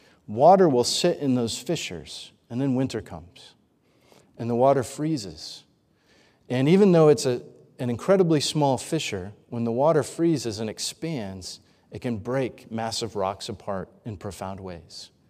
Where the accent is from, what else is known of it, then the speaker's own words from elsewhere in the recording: Northeast, United States; Many of you know I grew up in the Northeast. And sometimes when you're in the Northeast, you're walking along in the woods. And I grew up in a little town that was in every direction was 60 miles of woods and farmland.